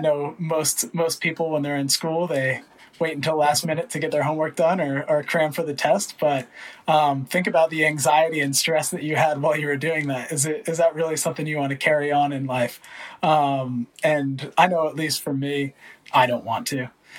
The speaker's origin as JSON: {"language": "English", "country": "United States", "moved": "as an adult", "lives_now": "Australia", "said": "So I live in Australia, but I'm from the United States. And being from the US, that means I have the great pleasure of my IRS saying you owe us taxes no matter where you live"}